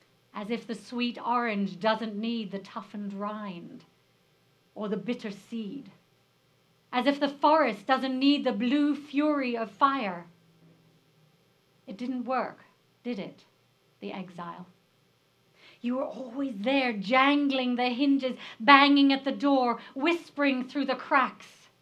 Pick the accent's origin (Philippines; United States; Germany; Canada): Germany; also born or lived in England; Growing up in Germany and England, which are two very exacting cultures